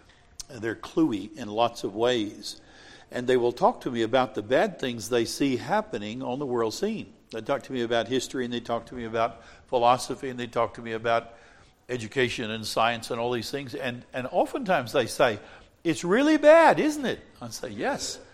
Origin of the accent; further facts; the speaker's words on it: Texas, United States; You know, I grew up in Texas, and every horse I ever rode bit me, bucked me, or kicked me.